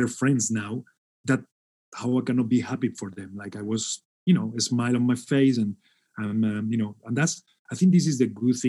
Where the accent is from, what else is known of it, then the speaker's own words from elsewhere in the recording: Spain; I couldn't imagine I was going to be working here when I came from Spain.